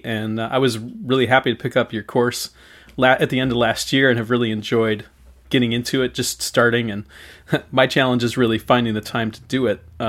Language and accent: English; Chicago, Illinois, United States; Yep, grew up in Chicago, but with a Wisconsin dad and family.